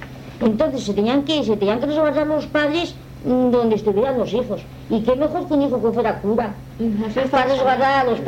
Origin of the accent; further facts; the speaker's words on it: Castile and León, Spain; somos de Salamanca, pero...